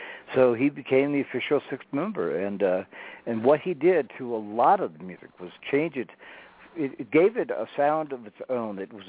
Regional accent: Clearwater, Florida, United States; So David is somebody that I grew up with in Clearwater, Florida.

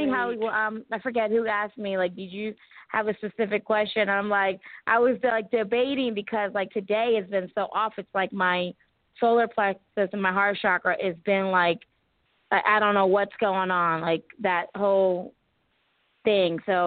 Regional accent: India; I'm from India

